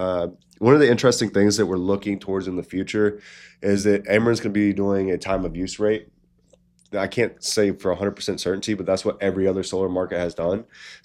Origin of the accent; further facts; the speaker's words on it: North Carolina, United States; And then I was talking to my brother, because we're from North Carolina